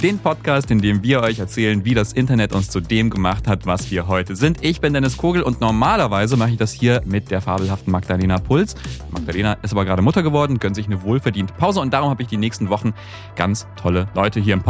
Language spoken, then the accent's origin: German; Koblenz, Rhineland-Palatinate, Germany; Ja, ich bin in Koblenz aufgewachsen.